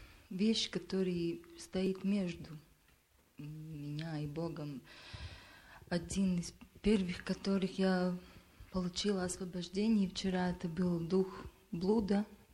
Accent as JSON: {"language": "Russian", "region": "Riga", "country": "Latvia", "said": "Я из Риги, из Латвии."}